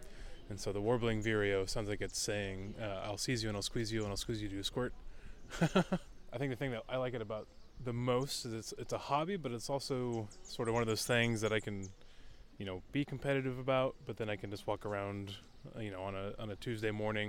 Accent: Kansas City, United States; now in Champaign, United States; I'm from Kansas City, and I currently live in Champaign, Illinois.

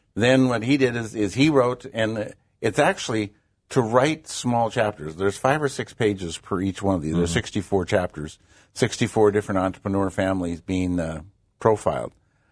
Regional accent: Crosby, North Dakota, United States; Originally, I'm from Crosby, in the very northwest corner, north of Williston, right on that corner. The farm was 3 miles from Canada, 22 miles from Montana.

